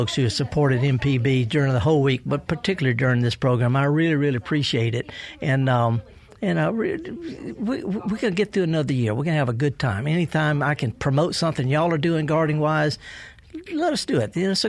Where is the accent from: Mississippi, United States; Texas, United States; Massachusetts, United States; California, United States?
Mississippi, United States; I partied out of Mississippi Delta. I'm from the Delta.